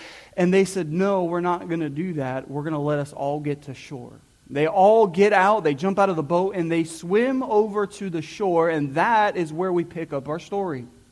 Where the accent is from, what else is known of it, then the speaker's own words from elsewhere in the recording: Fort Myers, Florida, United States; we grew up in Fort Myers, so we're in Florida, okay? We're in warm, sunny Florida.